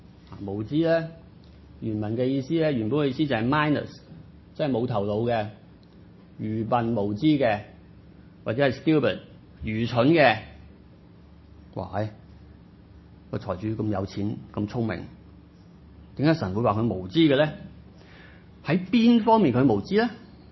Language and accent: Cantonese; Hong Kong; 特别我们香港人呢，我们成日都吃喝玩乐的嘛